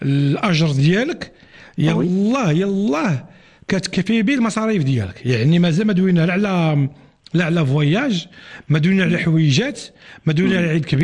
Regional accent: Morocco; للاسف عندنا في المغرب

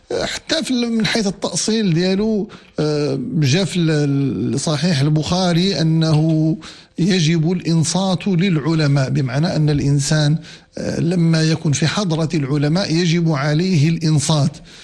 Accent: Morocco; طبعا عندنا في المغرب جرى العمل وجرى العرف

